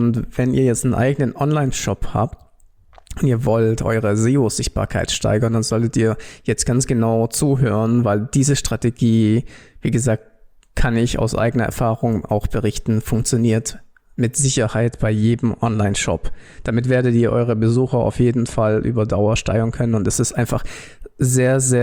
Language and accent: German; Baden-Württemberg, Germany; Genau, und ich bin ja Schwabe